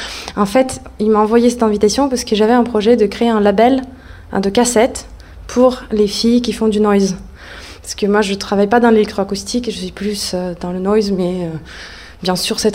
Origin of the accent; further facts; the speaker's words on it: Russia; now in Paris, France; je suis russe. Je viens à Paris pour faire mes études en sociologie.